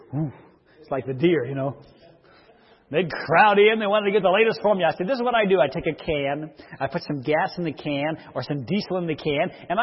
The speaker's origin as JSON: {"language": "English", "region": "Colorado", "country": "United States", "said": "I come from Colorado."}